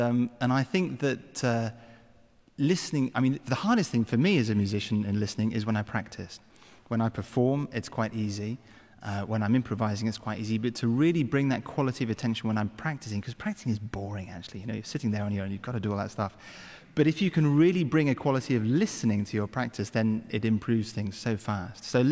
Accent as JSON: {"language": "English", "region": "England", "country": "United Kingdom", "said": "as an Englishman, knowing Russia a little bit"}